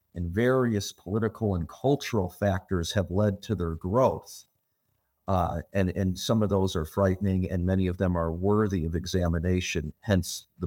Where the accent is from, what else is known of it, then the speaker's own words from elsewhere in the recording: Lansing, Illinois, United States; So I grew up in Lansing, Illinois. When I grew up in Lansing, Illinois, which is a south suburb of Chicago, it was almost entirely white.